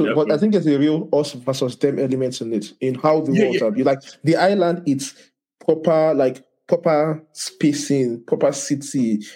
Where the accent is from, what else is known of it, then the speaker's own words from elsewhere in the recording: Nigeria; I'm Nigerian